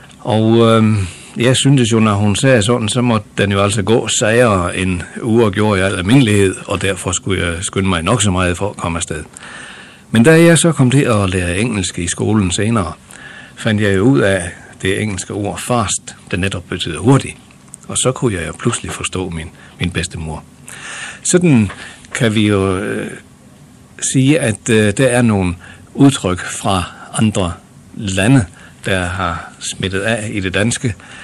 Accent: Skyrum, North Denmark Region, Denmark; min tilknytning, den er, kan du finde lige midt i Thy. Jeg er ude fra Skyrum, og der brugte vi jo det steds dialekt, og det har faktisk hængt ved mig alle årene

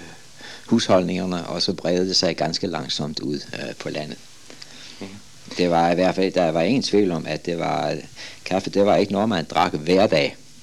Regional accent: Capital Region of Denmark, Denmark; Jeg har set udformningen hjemme på Bornholm, hvor jeg selv stammer fra

